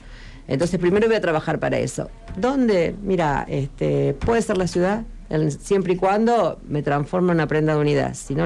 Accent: Argentina; es de alguna manera reflejar un poco cómo somos los argentinos y cómo nos expresamos

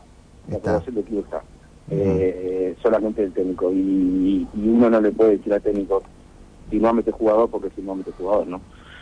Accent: Uruguay; moved away; No, yo soy uruguayo, yo trabajo acá en Europa hace tiempo, estamos cerrando varias operaciones acá en Italia, y he trabajado en Estados Unidos también.

